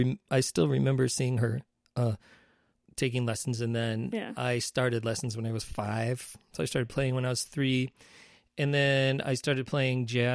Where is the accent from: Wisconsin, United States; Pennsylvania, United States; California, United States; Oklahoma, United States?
Wisconsin, United States; Milwaukee; And I grew up in Milwaukee, Wisconsin. And so there really wasn't too much outside of Milwaukee.